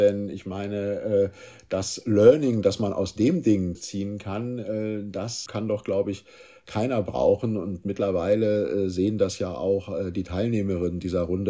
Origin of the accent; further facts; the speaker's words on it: North Rhine-Westphalia, Germany; ich bin im Ruhrgebiet groß geworden. Also ich bin von Anfang an in einer Einwanderungsgesellschaft. Ich bin Jahrgang 68 aufgewachsen.